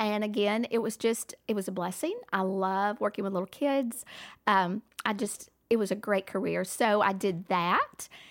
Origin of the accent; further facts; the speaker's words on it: Lubbock, Texas, United States; I'm from Lubbock, Texas. Born and raised Texan. Decided to stay in Texas.